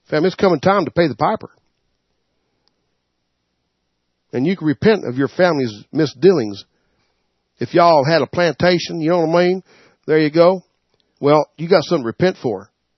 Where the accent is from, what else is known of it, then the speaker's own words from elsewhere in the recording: the South, United States; I'm from the South, y'all.